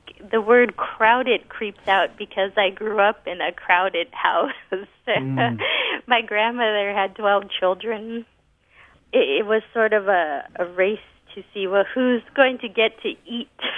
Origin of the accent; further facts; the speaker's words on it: Los Angeles, California, United States; They would just make fun of my pronunciation because I grew up in Los Angeles.